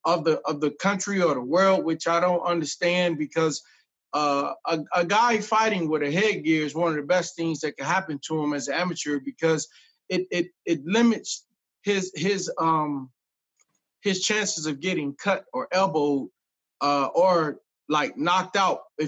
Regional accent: Indianapolis, Indiana, United States; this particular year was in my hometown of Indianapolis, Indiana, and I had just graduated high school

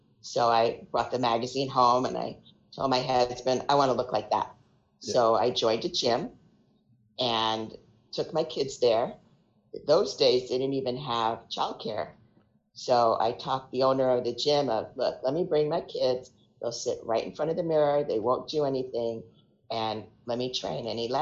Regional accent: New York, United States; now in California, United States; Okay, well, I am originally from New York. I've been out in California for the last 42 years. I am 62 years old.

